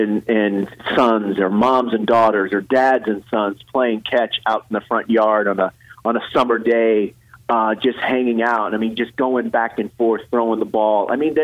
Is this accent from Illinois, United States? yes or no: no; Houston, Texas, United States; I remember, look, I grew up in the 70s, and, you know, growing up in Houston, at the time, the Astros were a National League city.